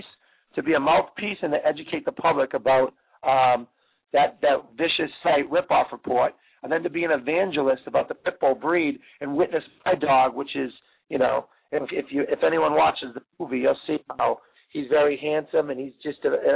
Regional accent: Boston, Massachusetts, United States; You know, I came from Boston. You know, I grew up with labs

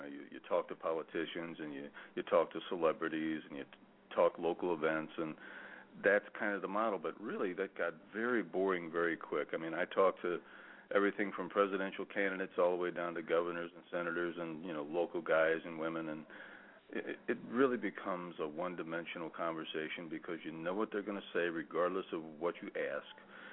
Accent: Missouri, United States; they had offered me to write to Weird Missouri because I'm from Missouri originally.

